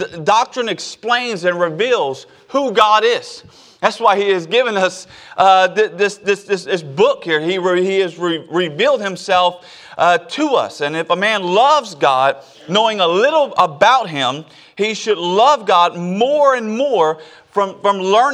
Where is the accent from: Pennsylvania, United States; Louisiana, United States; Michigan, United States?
Louisiana, United States; now in Oklahoma, United States; But I'm born and raised. I'm a Cajun man there.